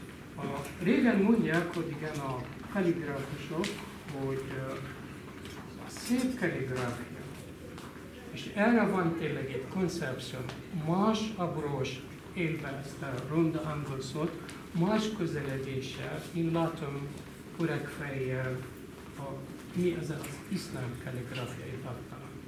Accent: Egypt; Hungarian is a second language; moved away as an adult; now in Hungary; Én Egyiptomban születtem, és a Nílus gyógyszer közepén, és ott egy ilyen kis faluban születtem, és ott jártam általános iskolába

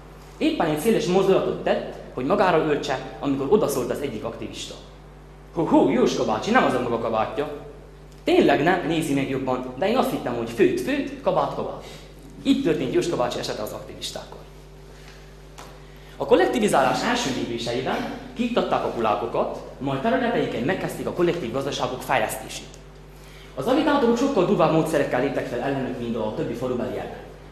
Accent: Gyergyóalfalu, Harghita, Romania; Dolgozatom témája a kommunizmus, azon belül a kollektivizálás folyamat a szülőfalumban, Gyergyó Alfaluban.

